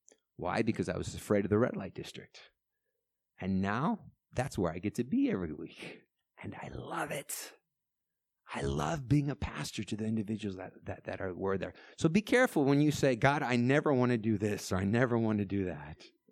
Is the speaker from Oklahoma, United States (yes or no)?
yes; Oklahoma, United States; There's an evangelist who came through my city in Oklahoma. I'm American, by the way, if you didn't pick that up already.